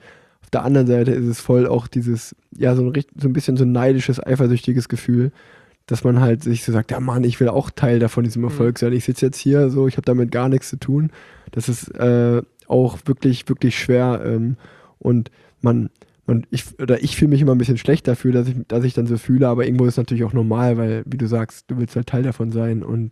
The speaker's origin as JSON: {"language": "German", "town": "Cologne", "region": "North Rhine-Westphalia", "country": "Germany", "said": "als Kölner, der in Köln wohnt"}